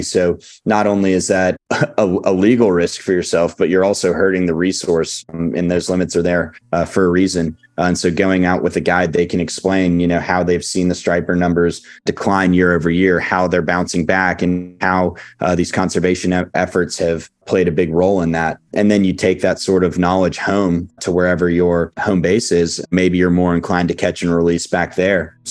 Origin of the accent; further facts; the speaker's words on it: Houston, Texas, United States; just growing up in Houston, would go out with friends and with my dad, with my brother, you know, just past the backyard, there were some woods